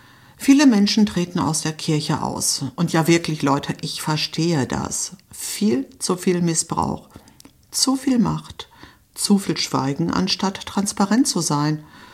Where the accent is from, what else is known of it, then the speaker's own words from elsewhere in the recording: Greece; Ich bin Griechin, wie ihr wisst. Und in Griechenland gehört der Glaube einfach dazu.